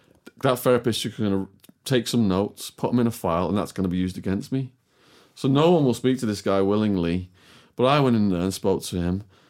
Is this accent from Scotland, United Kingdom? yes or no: no; Widnes, North West England, United Kingdom; I joined some adults chess club in Widnes in my hometown.